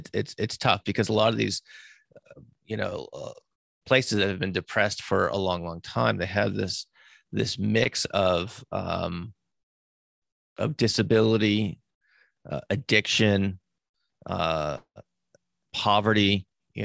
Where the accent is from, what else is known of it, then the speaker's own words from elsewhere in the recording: Massachusetts, United States; I grew up in Massachusetts. We go up there to, like, ski.